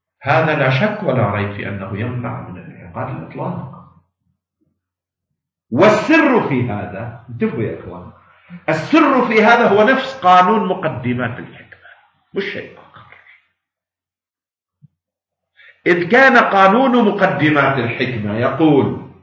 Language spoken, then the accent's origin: Arabic; Lebanon; كهذه الأحجار في مثل بلدنا لبنان مثلا